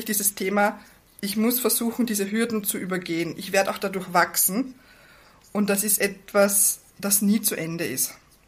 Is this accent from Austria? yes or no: yes; Burgenland, Austria; Ich komme ursprünglich aus dem Burgenland, wer es kennt. Es ist ein ganz kleines Bundesland in Österreich, sehr beschaulich, sehr grün.